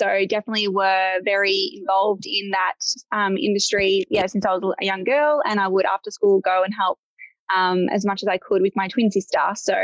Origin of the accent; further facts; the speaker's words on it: Melbourne, Victoria, Australia; But yes, it is a Greek background. And I guess growing up, you know, born and raised in Melbourne, with sisters.